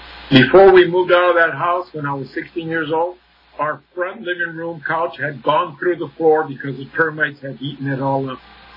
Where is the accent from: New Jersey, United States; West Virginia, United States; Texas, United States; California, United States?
California, United States; Canoga Park; also born or lived in Burbank; Anyway, I was born in Burbank, California, raised in Canoga Park, and that's where I did my beginnings, in Canoga Park.